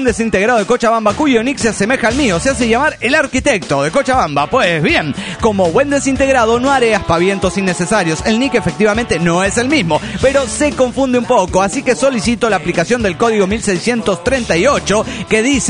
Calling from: Cancún, Quintana Roo, Mexico; Cancún, Quintana Roo, México.

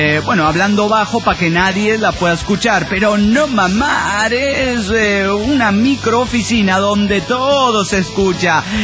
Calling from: Guadalajara, Jalisco, Mexico; de Guadalajara, Jalisco, México.

